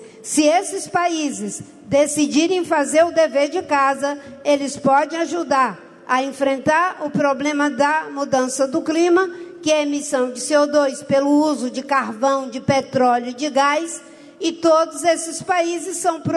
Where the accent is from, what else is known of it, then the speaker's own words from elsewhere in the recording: Acre, Brazil; lá no meu estado do Acre, meu estado de origem